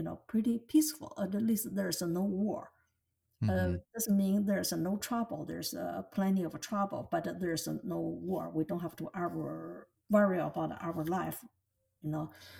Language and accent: English; Beijing, China; I grew up in Beijing, but after college, I went to the city in the south, which is called Shenzhen.